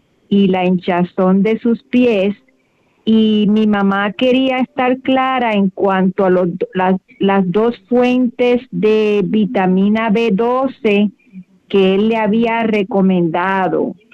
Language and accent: Spanish; Lajas, Puerto Rico; Sí, yo soy de Lajas.